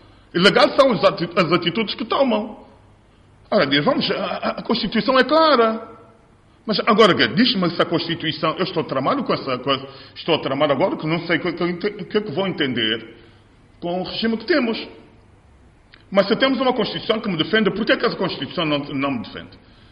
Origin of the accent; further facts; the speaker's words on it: Angola; nós também como angolanos que somos.